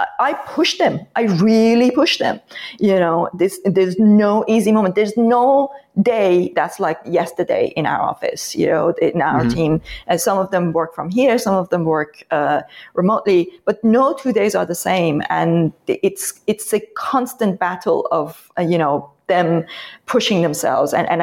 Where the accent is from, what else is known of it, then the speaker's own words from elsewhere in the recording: Iran; Don't forget, I come from Iran, right? Dictatorship. No, I'm joking.